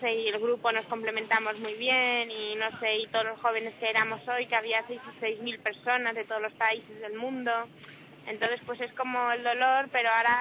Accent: Madrid, Community of Madrid, Spain; De Madrid, tengo 20 años.

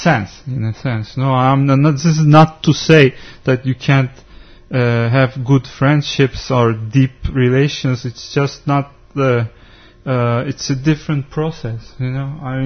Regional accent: Turkey; Because growing up in Turkey, I never had problems in that sense.

